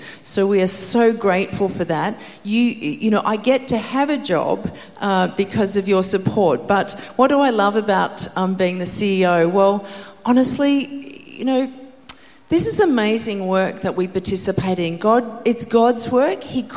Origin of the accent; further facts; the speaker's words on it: Queensland, Australia; I am a Queenslander. Yes, I am. I'm home.